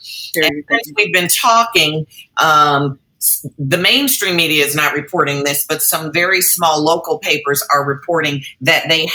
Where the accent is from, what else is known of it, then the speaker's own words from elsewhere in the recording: Chicago, Illinois, United States; I'm from Chicago